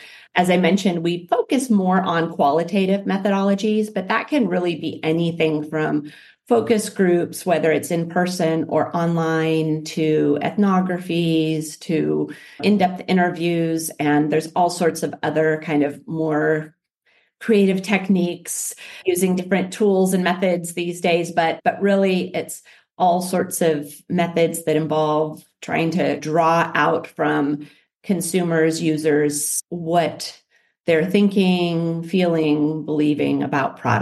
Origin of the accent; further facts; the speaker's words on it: California, United States; I grew up in California in Silicon Valley and moved back to Silicon Valley.